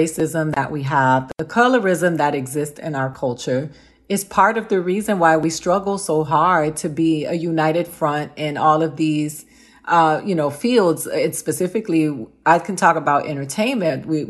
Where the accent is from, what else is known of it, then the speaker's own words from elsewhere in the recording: Puerto Rico; I come from Puerto Rico. I come from Taínos.